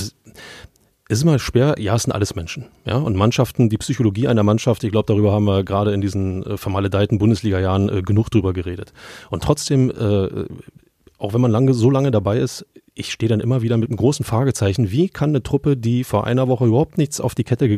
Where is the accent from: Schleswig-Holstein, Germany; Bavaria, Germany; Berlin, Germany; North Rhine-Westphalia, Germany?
Berlin, Germany; Fan, als Berliner, sage ich nur.